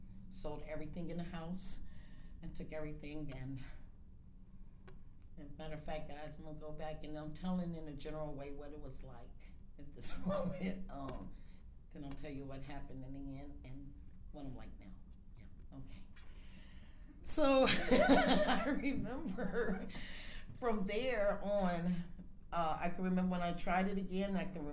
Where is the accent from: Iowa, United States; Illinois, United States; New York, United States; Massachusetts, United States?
Illinois, United States; Riverdale; My ex-husband would always send me back to my hometown, which I'm from, Riverdale, Illinois